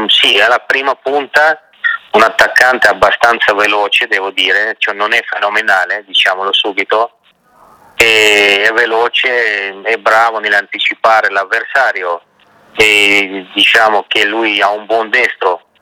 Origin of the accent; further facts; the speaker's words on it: Russia; io da russo lo dico